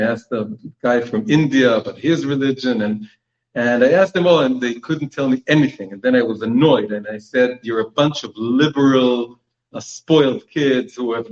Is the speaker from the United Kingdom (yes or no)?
no; Israel; So I was born in Israel about 48 years ago, and I grew up in a ultra-secular home, and I was very anti-anything Jewish